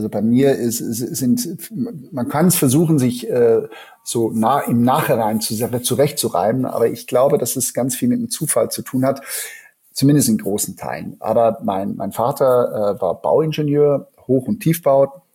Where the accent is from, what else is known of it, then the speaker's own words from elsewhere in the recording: Zurich, Switzerland; now in Hamburg, Germany; Ich komme ja ursprünglich aus Zürich, bin ja Schweizer, bin aber mittlerweile auch schon, ja, das sind schon 23 Jahre, wo ich in der Hansestadt lebe.